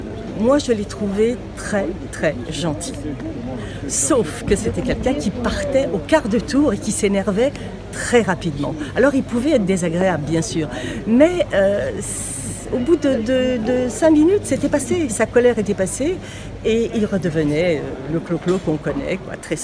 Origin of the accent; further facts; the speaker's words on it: Algeria; born there; Moi, je suis née en Algérie.